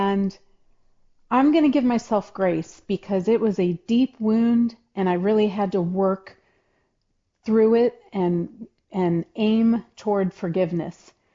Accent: Decatur, Illinois, United States; also born or lived in Bloomington / Normal; So I grew up in Central Illinois. Your guests today might not know my married name, but … I was born in Bloomington, spent my earliest years in Normal, and then really spent all of my childhood in Decatur.

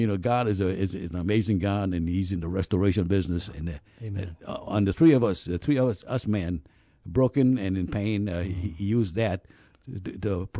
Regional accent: Trinidad & Tobago; I grew up in the Caribbean in Trinidad.

